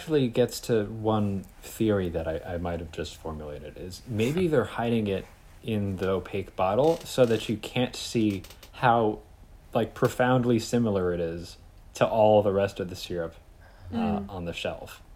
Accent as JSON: {"language": "English", "region": "Connecticut", "country": "United States", "said": "I'm from Connecticut."}